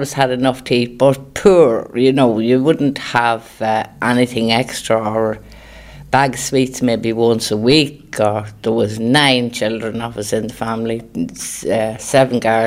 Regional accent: Killeshandra, County Cavan, Ireland; I was born and reared in Killeshandra, in the address you have here.

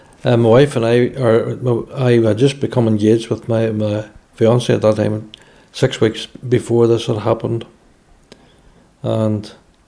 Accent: Newry, Northern Ireland, United Kingdom; I grew up outside Newry, County Down, on a farm. Went to school there and decided to join the police in 1982.

